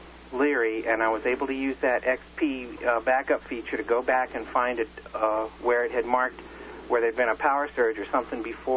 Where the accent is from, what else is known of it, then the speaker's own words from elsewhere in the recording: College Park, Maryland, United States; I'm from College Park, Maryland, which is about 5 miles north of Washington, D.C. So I'm near the University of Maryland.